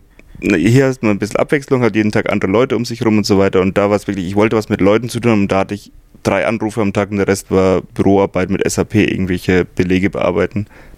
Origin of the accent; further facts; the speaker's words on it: Würzburg, Bavaria, Germany; born there; also born or lived in Nuremberg; now in Upper Bavaria, Germany; ich bin gebürtiger Unterfranke, jetzt haben wir sie alle voll, die Franken. Ich bin aus der Würzburger Ecke, habe dann in Nürnberg studiert, wollte eigentlich auch nie wieder weg, aber wie es so ist, dann die Liebe verträgt dann doch mal auch nach Oberbayern.